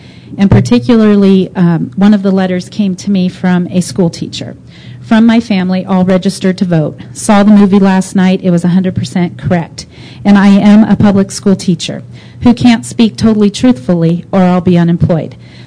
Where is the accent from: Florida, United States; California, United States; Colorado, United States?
Colorado, United States; I am from Pueblo County.